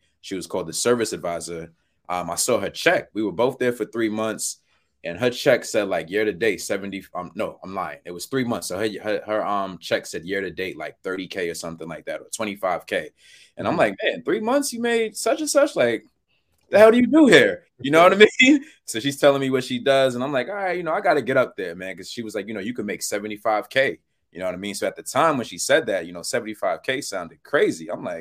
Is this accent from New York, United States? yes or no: yes; West Hempstead, New York, United States; I grew up in Long Island, West Hempstead, Lakeview to be exact.